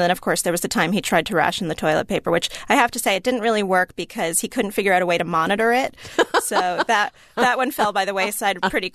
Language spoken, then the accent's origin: English; Connecticut, United States; I grew up in Connecticut, and it's very cold in New England.